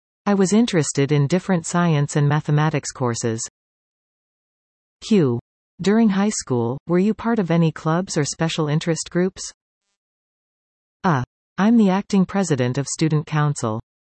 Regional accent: Creemore, Ontario, Canada; I grew up in Creemore. I came to Collingwood for high school, but I went to Nottawasaga Public School for elementary.

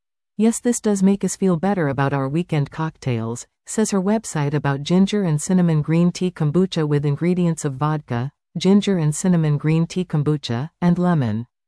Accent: Czechia; I'm also originally from the Czech Republic, so I grew up with fermentation. My grandparents fermented all the time.

